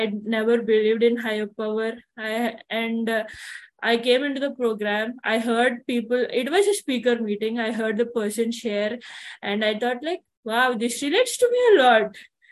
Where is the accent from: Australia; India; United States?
India; I am basically from India. I live in India.